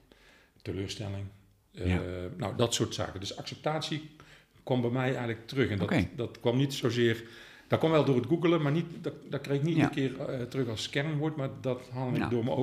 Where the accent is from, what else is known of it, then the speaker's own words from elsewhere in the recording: Roosendaal, North Brabant, Netherlands; also born or lived in Venlo; Ik ben geboren in Venlo. Daar heb ik een viertal jaren mogen doorbrengen, net kleuterschool. En daarna zijn we verhuisd naar het Brabantse en naar Roosendaal. Ik voel me Brabander, ik voel me Bourgondier.